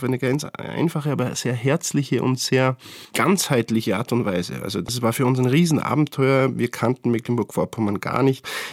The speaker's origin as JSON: {"language": "German", "country": "Austria", "said": "Bei uns in Österreich, dann stehen wir zu dritt am Stockerl."}